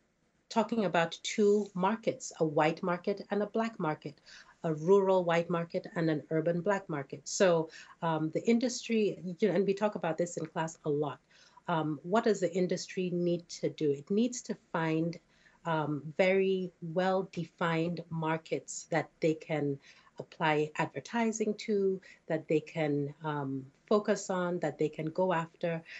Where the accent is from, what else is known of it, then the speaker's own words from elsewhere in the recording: Nigeria; So, for example, I'm from Nigeria. English is our first language.